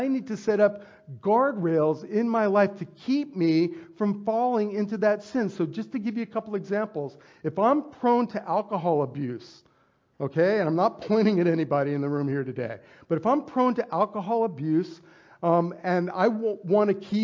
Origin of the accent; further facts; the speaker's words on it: Las Vegas, Nevada, United States; You know, growing up in Las Vegas in 1984, it was 1981. It was the year before I started attending high school